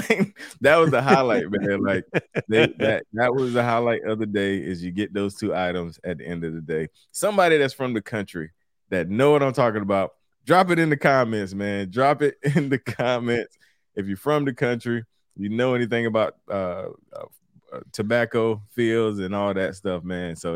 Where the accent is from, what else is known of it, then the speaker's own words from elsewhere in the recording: Turkey, North Carolina, United States; I'm from Turkey, North Carolina, which is a very small town.